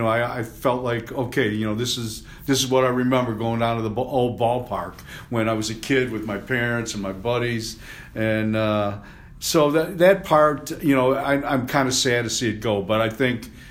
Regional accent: Cleveland, Ohio, United States; I grew up in Cleveland, and I grew up with Chief Wahoo.

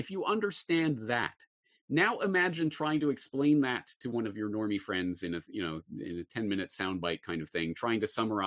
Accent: Canada; me growing up in Canada in the public school system

